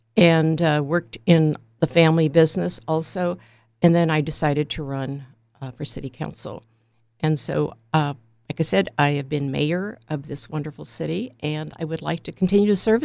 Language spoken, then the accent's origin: English; Los Angeles, California, United States; born there; I was born in Los Angeles.